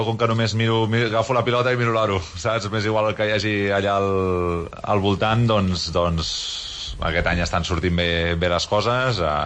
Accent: Catalonia, Spain; bueno, yo soy catalán

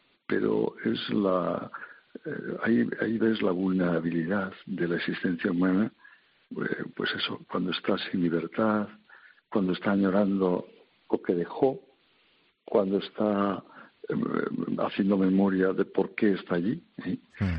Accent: Santoña, Cantabria, Spain; allá en mi tierra, en la villa de Santoña, sí.

